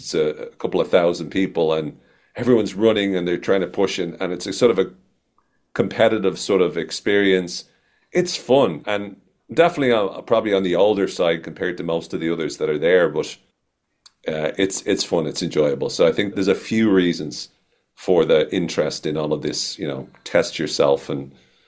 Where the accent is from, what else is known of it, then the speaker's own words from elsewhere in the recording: Ireland; moved away as an adult; now in United States; I'm Irish and very proud to be from Ireland and whatnot. But before I moved to the States, so I moved to the States 5 years ago